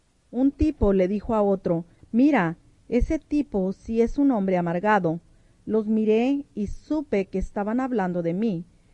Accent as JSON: {"language": "Spanish", "region": "Montana", "country": "United States", "said": "Yo soy de Montana, el cual también es un lugar bello."}